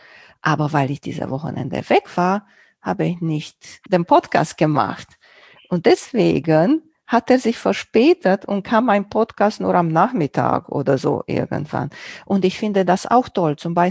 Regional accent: Romania; first language Romanian; German is a second language; Ich bin nicht der Schreiber. Auch nicht in meiner Muttersprache, in Rumänisch.

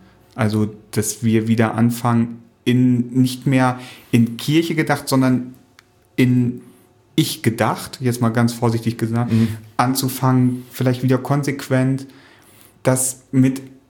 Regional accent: Leer, Lower Saxony, Germany; Ich möchte die Antwort für die Stadt, aus der ich komme, beantworten, aus Leer in Ostfriesland.

